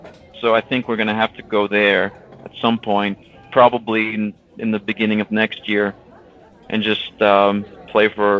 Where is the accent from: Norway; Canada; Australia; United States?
Norway; I'm from Norway. We'd love to play Norway, Sweden, Denmark.